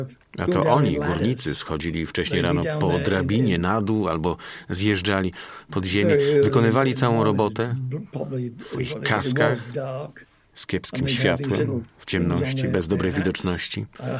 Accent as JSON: {"language": "Polish", "town": "Cardiff", "region": "Wales", "country": "United Kingdom", "said": "A ja jestem z Cardiff."}